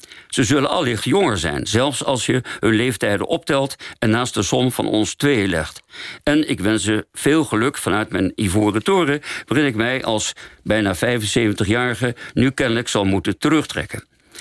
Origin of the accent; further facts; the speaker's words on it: The Hague, South Holland, Netherlands; Ik ben een elitaire Hagenaar die met een vlinderdas durft rond te lopen